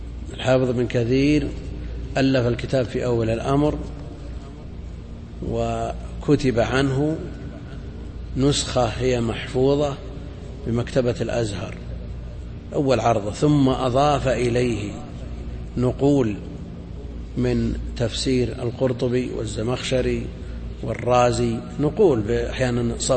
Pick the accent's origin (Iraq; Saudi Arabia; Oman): Saudi Arabia; Najd; لها شروح معروفة في الحجاز، ما هي معروفة عندنا في نجد لكن هي معروفة في الحجاز